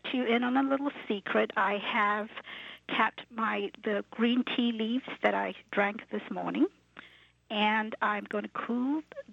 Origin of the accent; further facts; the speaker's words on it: Penang, Malaysia; now in New York, United States; I'm originally from Penang Island, Southeast Asia, and I've been living in New York for 23 years, so... What can I say? I'm a true New Yorker.